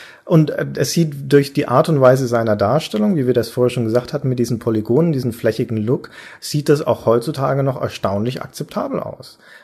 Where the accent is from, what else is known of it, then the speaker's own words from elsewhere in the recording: Nuremberg, Bavaria, Germany; In Nürnberg zum Beispiel, meiner Heimatstadt